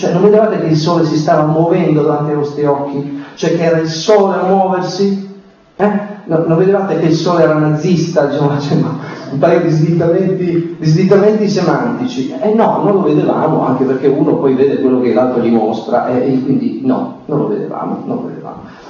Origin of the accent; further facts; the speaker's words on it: Trieste, Friuli-Venezia Giulia, Italy; io sono di Trieste, quindi ho imparato l'italiano, diciamo, sui libri di scuola